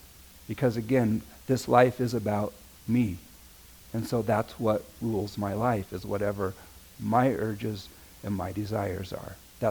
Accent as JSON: {"language": "English", "town": "Visalia", "region": "California", "country": "United States", "tie": "born or raised there", "said": "Growing up in Visalia, we used to go up all the time to see those trees."}